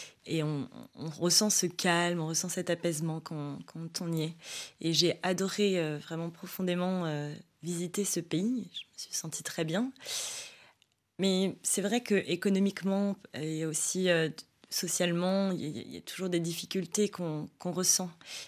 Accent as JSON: {"language": "French", "country": "France", "said": "Je ne suis ni d'origine laotienne, ni française. Enfin, si, je suis française, mais je ne suis pas particulièrement d'une origine ou d'un pays particulier. Je suis un peu des deux"}